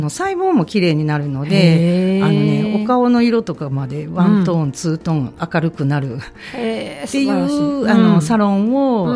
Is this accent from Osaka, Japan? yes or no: no; Ichinomiya, Aichi, Japan; 私はね愛知県の一宮市っていうところです。